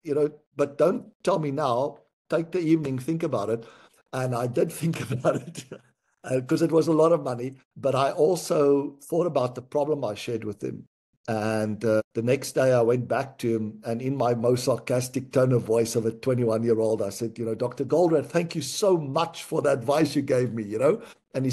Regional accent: South Africa; I grew up in South Africa, grew up on a small farm, you know, without much resources.

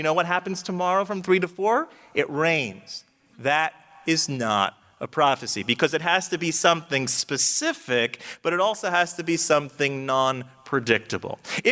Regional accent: Florida, United States; So I'm from Florida, and every day in Florida, from 3 o'clock till 4 o'clock, it rains, okay?

